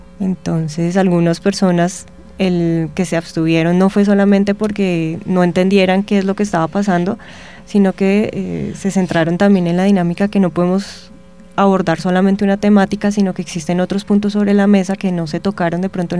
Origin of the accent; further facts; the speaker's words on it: Colombia; Hay que entender como ciudadanos o como colombianos, que nosotros siempre hemos visto o vemos el conflicto en todos los ámbitos.